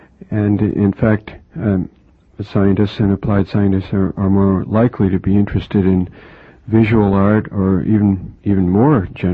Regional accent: Boston, Massachusetts, United States; also born or lived in Dayton; I was born in Dayton, Ohio, but my parents moved to Massachusetts and to the Boston area very shortly after I was born. So really, I've only known the Boston area since I first opened my eyes.

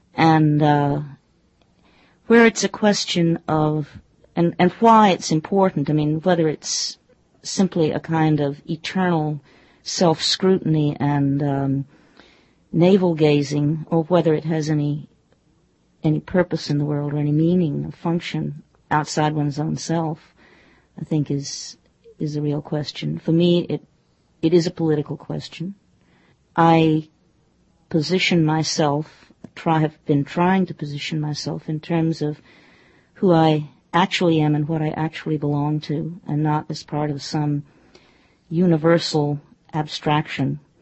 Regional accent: Baltimore, Maryland, United States; I grew up in Baltimore, which is in many ways very southern still, but is not the South, and it's not the North.

